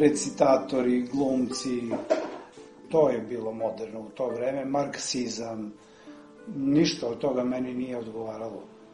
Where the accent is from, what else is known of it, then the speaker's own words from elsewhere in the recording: Pančevo, Vojvodina, Serbia; also born or lived in Kruševo, North Macedonia; Dobar deo detinjstva sam proveo u Kruševu nekih 8 godina. Živeo sam sa bakom i dolazio ovde u Pančevo, pošto je moje rodno mesto Pančevo